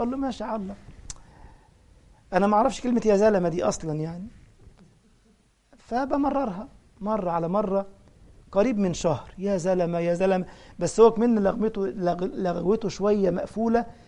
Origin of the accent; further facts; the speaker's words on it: Egypt; طبعا كلمة أخصو عندنا في مصر عندهم كلمة قبيحة قوي